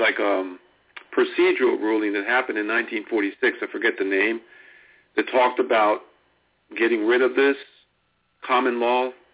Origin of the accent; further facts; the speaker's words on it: Florida, United States; Hi, Dave. And I'm from Florida.